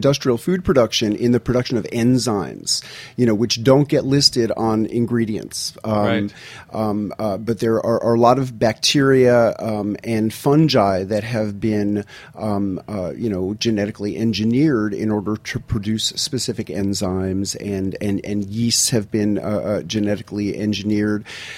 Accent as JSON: {"language": "English", "town": "New York City", "region": "New York", "country": "United States", "moved": "yes", "lives_now": "Tennessee, United States", "said": "about 20 years ago, I moved from New York City to rural Tennessee and started keeping a garden for the first time in my life. And I was such a naive city kid"}